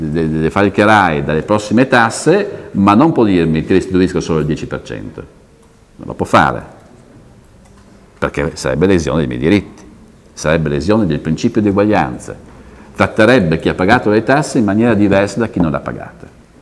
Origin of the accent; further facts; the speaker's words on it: Bolzano, Trentino-Alto Adige, Italy; born there; Ich bin in Bozen geboren, sono nato a Bolzano